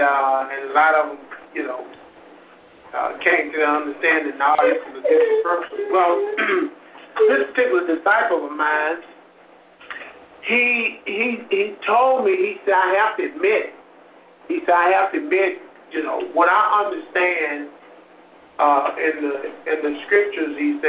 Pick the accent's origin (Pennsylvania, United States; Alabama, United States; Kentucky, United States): Pennsylvania, United States; Honeybrook; I was born and raised in Honeybrook. You know, being born and raised in Honeybrook, being, you know, it's a small town